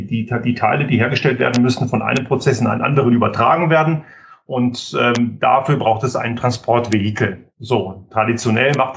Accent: Göttingen, Lower Saxony, Germany; now in Tyrol, Austria; Also ich sitze hier zwar physisch in Tirol, aber man hört an meinem Dialekt, dass es kein österreichischer Dialekt ist. Ich bin in Göttingen aufgewachsen. Bin dort mal zur Welt gekommen von Eltern, die aus dem damaligen Jugoslawien nach Deutschland gekommen sind.

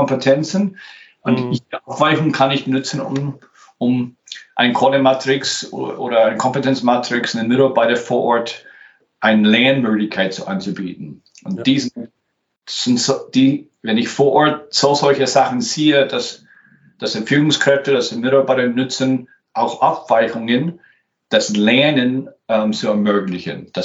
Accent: New York, United States; German is a second language; now in Germany; wie Dinner for One, kennt vielleicht jeder Deutsche. Bin ursprünglich aus New York. Ich sage inzwischen aus Kanada

